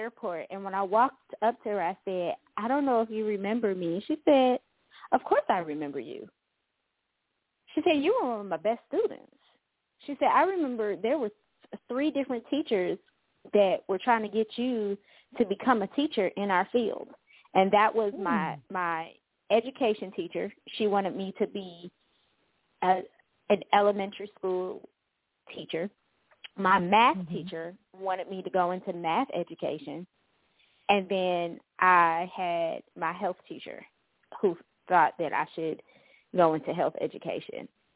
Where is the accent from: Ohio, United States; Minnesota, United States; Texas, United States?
Ohio, United States; Cleveland; I did 1 year as a media relations assistant with the Mid-American Conference in my hometown in Cleveland.